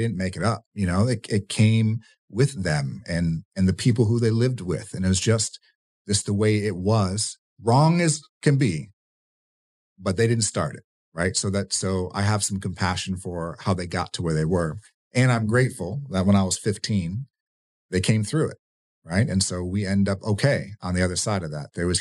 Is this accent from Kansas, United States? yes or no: yes; Leavenworth, Kansas, United States; born there; Yeah. So I was born in Leavenworth.